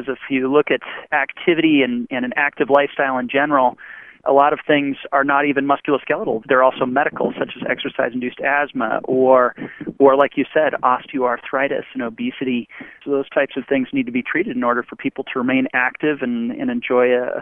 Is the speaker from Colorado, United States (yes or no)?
yes; Colorado, United States; I'm from Colorado originally, so I love the mountains.